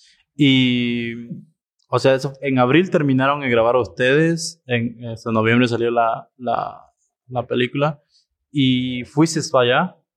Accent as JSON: {"language": "Spanish", "region": "Veracruz", "country": "Mexico", "tie": "born or raised there", "also_born_or_lived": "Quintana Roo", "said": "Como soy de Veracruz, o sea, nací en Quintana Roo, me moví a Veracruz."}